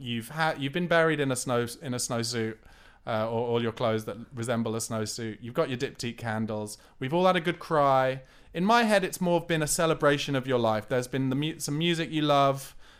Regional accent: South East England, United Kingdom; but I grew up in Surrey, so I'm only like half an hour away from home

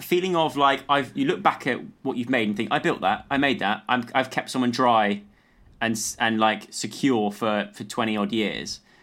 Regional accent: Lacock, South West England, United Kingdom; I grew up in Wiltshire, in a tiny little village.

